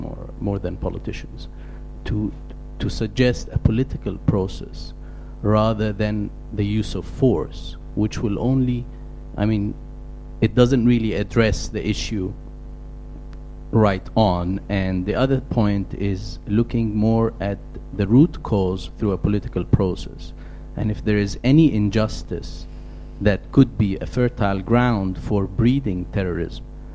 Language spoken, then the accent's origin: English; Egypt; English is a second language; now in London, United Kingdom; I'm from Egypt, and I'm a master's student in political sociology.